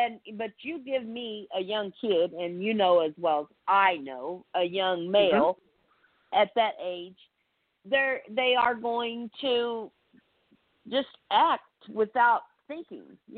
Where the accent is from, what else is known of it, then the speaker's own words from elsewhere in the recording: Cleveland, Ohio, United States; I'm from Florida, or I live in Florida actually. I'm actually from Cleveland.